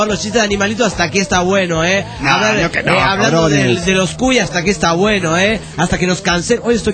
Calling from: Nuevo León, Mexico; de Nuevo León, México.

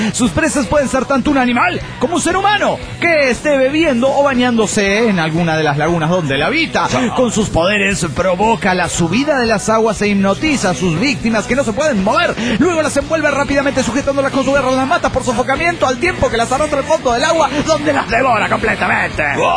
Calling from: Monterrey, Nuevo León, Mexico; Hola, soy el relojero de Monterrey.

